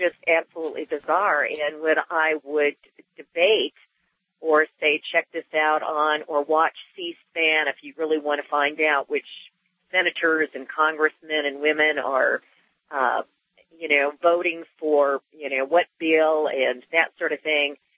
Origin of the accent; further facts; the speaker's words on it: Wyoming, United States; Hey, I wanted to say that I am from Wyoming, which pretty much says it all. Horrific, extreme redneck state.